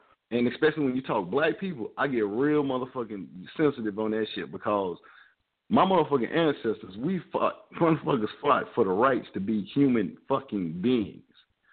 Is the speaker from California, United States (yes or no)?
no; South Carolina, United States; I'm from the South, born and raised in South Carolina, the state that started the Civil War